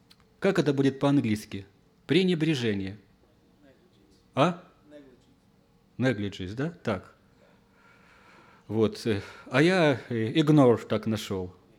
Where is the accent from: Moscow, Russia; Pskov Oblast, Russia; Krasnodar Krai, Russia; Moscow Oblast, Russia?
Krasnodar Krai, Russia; Krasnodar; Сам я из Краснодара.